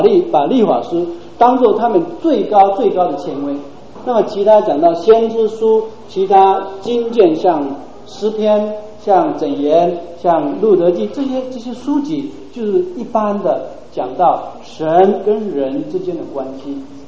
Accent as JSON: {"language": "Chinese", "country": "China", "said": "黄帝五经、老子思想、孔子思想，这是我们中国最大最大的宝藏，永远不能够推翻的东西，是事实。"}